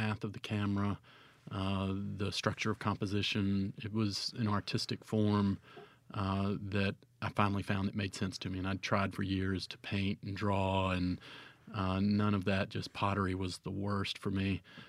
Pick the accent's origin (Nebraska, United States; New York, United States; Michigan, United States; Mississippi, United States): Mississippi, United States; Cleveland; I am. I was born and raised in Cleveland, graduated from high school, thought that it would be the last place that I'd ever come back to.